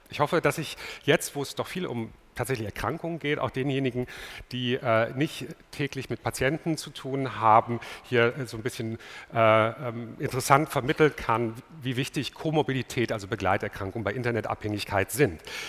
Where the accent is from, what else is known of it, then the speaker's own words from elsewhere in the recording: Dortmund, North Rhine-Westphalia, Germany; Als Dortmunder ist das schrecklich, insbesondere an diesem Tag, dass ich jetzt noch nach Bayern muss